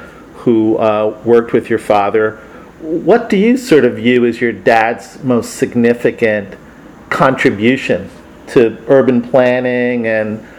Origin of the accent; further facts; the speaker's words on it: South Bronx, New York, United States; growing up in the South Bronx, we didn't have a lot of kiwis growing up.